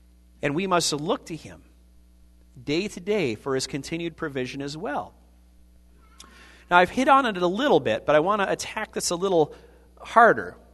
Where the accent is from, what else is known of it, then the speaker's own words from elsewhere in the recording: Iowa, United States; Now, I grew up in Iowa. I went to college in Iowa. I went to seminary in Minnesota.